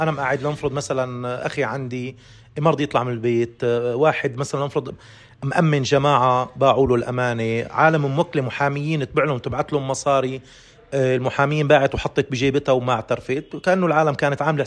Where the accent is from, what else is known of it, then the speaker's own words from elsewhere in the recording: Syria; نفرض لحنا منزويين لحالنا كشوام أو كحلبية أو كحمصية أو كأي محافظة تانية